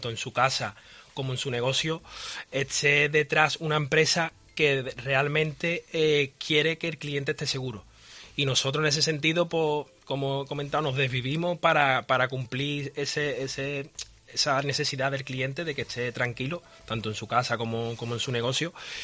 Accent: Seville, Andalusia, Spain; la gente de Sevilla, que somos muy sevillanos, que nos gusta mucho lo nuestro

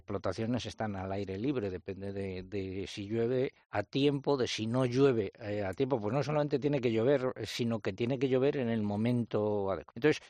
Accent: Castile and León, Spain; una prueba ciclista que hubo en mi pueblo y en otros pueblos de alrededor, en la comarca de La Moraña, en Ávila.

